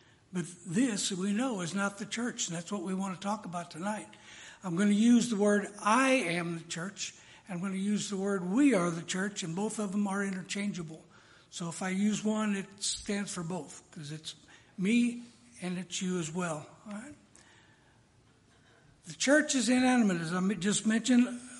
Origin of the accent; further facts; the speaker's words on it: St. Louis, Missouri, United States; I was raised around the St. Louis area, and there were hundreds of cathedrals in a lot of towns, especially St. Louis being originally a Catholic town, the gateway to the West.